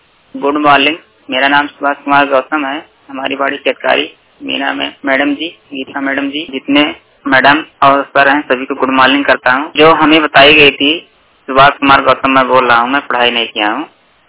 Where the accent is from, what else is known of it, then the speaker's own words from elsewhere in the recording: Basti, Uttar Pradesh, India; मैं दोनों आंख का विकलांग हूँ और मेरा जिला बस्ती है, उत्तर प्रदेश के मूल निवासी हूँ।